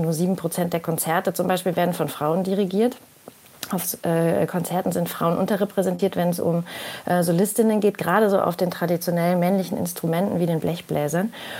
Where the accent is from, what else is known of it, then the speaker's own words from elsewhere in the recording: Bonn, North Rhine-Westphalia, Germany; ich komme ja aus Bonn